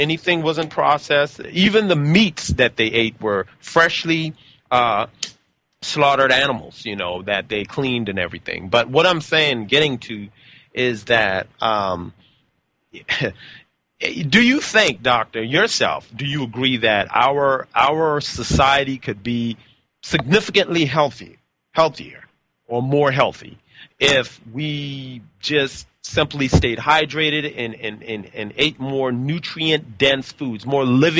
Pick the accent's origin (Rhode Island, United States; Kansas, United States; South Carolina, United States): South Carolina, United States; Daufuskie Island; I lived in the South. I grew up on Dufusky Island, South Carolina. Most people don't even know where that is.